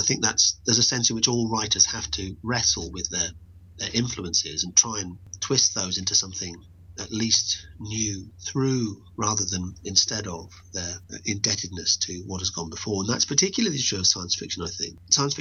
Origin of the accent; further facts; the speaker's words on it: England, United Kingdom; I'm not exactly dead, not technically dead, but, you know, I'm English, so I'm almost there.